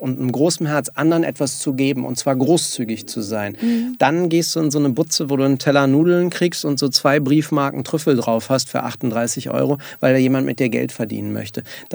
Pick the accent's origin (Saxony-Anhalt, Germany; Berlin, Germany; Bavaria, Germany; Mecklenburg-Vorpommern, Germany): Berlin, Germany; Ich bin Berliner.